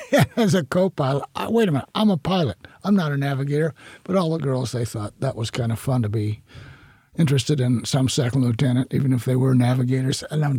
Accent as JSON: {"language": "English", "region": "Idaho", "country": "United States", "tie": "born or raised there", "lives_now": "Sacramento, United States", "said": "I grew up in Idaho."}